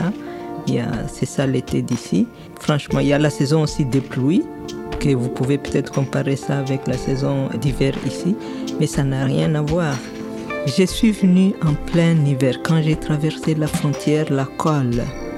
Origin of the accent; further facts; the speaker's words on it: DR Congo; Moi, je viens de l'Afrique, en RDC, et c'est un climat tempéré, là.